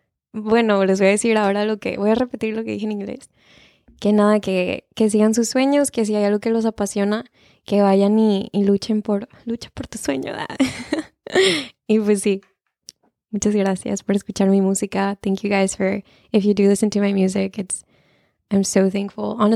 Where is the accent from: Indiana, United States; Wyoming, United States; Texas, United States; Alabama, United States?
Texas, United States; McAllen; I grew up here. I was born and raised in McAllen, Texas.